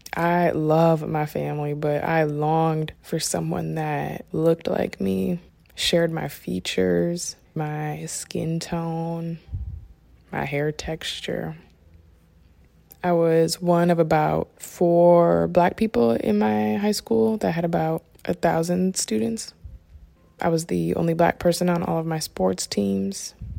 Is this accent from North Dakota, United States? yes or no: yes; North Dakota, United States; born there; So I was born in North Dakota and I was adopted when I was about 6 weeks old.